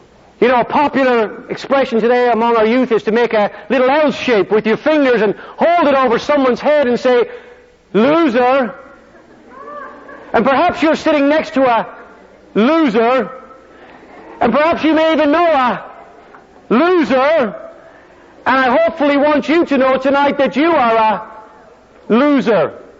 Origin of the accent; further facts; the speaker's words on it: Ireland; When I grew up in Ireland, one of my best friends used to love to gamble.